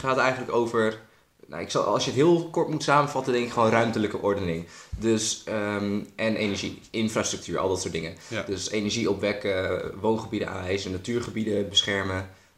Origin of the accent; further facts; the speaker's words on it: Assen, Drenthe, Netherlands; Ik woon in Drenthe, dat laat ik ook altijd heel duidelijk weten. Ik kom uit Assen, ik ben nu 20 jaar